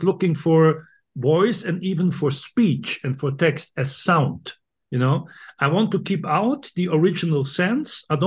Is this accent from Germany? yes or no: yes; Cologne, North Rhine-Westphalia, Germany; English is a second language; has been shown in a few operas in Cologne, in my hometown Cologne, and in Düsseldorf, in the Ruhr area.